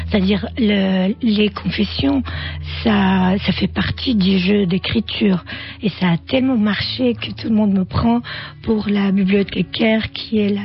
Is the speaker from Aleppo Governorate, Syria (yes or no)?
no; Damascus, Damascus Governorate, Syria; French is a second language; now in France; je suis syrienne, bien sûr, je suis née à Damas, je fais mes études à Damas